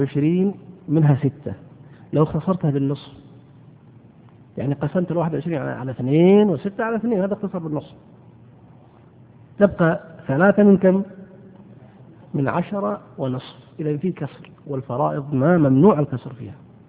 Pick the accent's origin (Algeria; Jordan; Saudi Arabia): Saudi Arabia; احنا عندنا في السعودية هلل، غيرنا عنده عملة ثانية